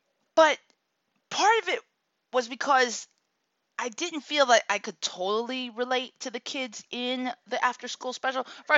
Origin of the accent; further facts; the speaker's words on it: Akron, Ohio, United States; Yes, I grew up in Akron, Ohio. Very middle size city in the Midwest.